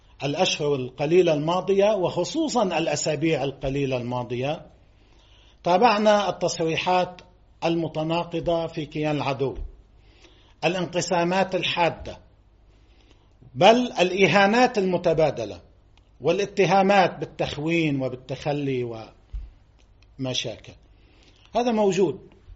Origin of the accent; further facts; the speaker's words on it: Lebanon; نحن كلبنانيين كشعب لبناني بالدرجة الأولى